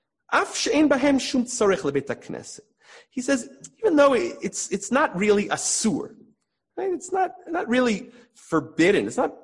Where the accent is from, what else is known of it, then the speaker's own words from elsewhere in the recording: Passaic, New Jersey, United States; Now, growing up in New Jersey, one of my first memories of the Israeli flag was in the shul where I grew up. That is in Passaic, New Jersey, by the way.